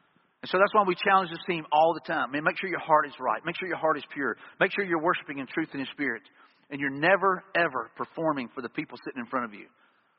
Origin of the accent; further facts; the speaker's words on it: Eight Mile, Alabama, United States; You know, that's where I grew up in Eight Mile, Alabama.